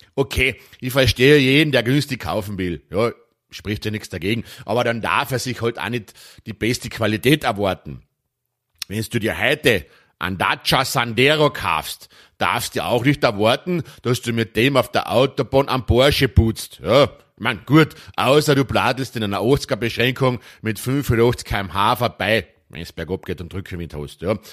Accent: Austria; bei uns in Österreich

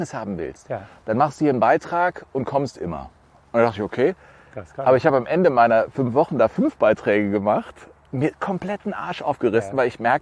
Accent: Cologne, North Rhine-Westphalia, Germany; ich bin in Köln groß geworden

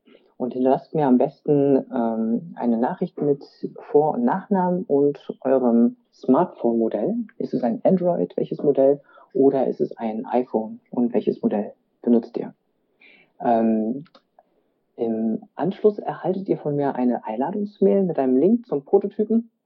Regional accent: Berlin, Germany; gebürtiger Berliner mit vietnamesischen Wurzeln.

